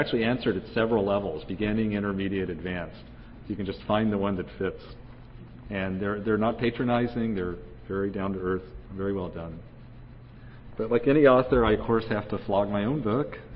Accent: Boulder, Colorado, United States; I mean, in my hometown of Boulder, the weather station moved 4 or 5 times in the 20th century

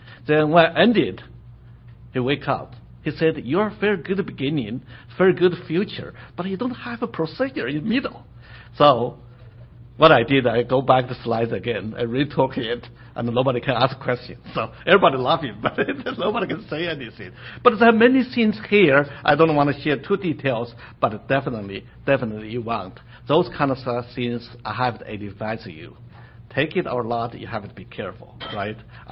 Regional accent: China; English is a second language; because I'm originally from China.

